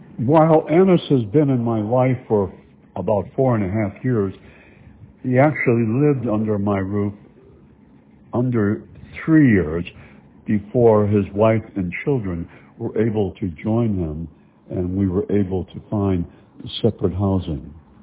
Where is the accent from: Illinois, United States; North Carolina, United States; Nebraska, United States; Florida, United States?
Illinois, United States; Chicago; I guess because I grew up in Chicago and shared a base room bedroom with two brothers